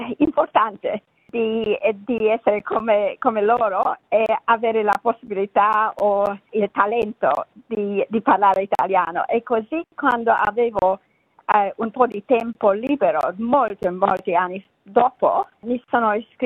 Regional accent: Romania; born there; Italian is a second language; Io sono nata in Romania e da quando ero piccola volevo parlare italiano.

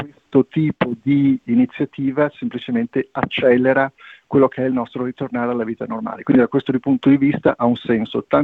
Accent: Liguria, Italy; dove tra l'altro da Ligure, ormai probabilmente avrò l'associazione dei Ligure

